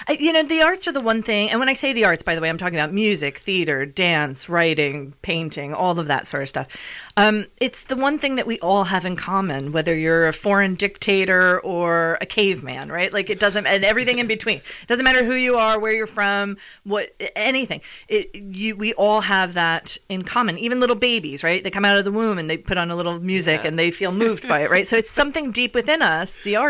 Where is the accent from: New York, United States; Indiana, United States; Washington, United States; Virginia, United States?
New York, United States; now in United Kingdom; So I'm originally from New York, and the way you would do that in New York is very different from the way you would do that in Britain.